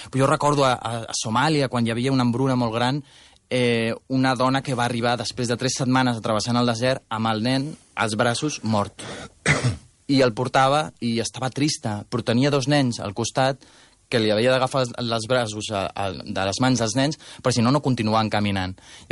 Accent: Barcelona, Catalonia, Spain; jo sóc de Barcelona

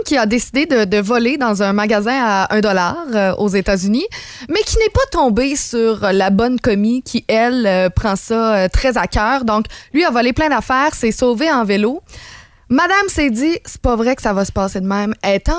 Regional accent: Quebec, Canada; je viens de l'Abitibi-Témiscamingue. Ma famille est encore en Abitibi.

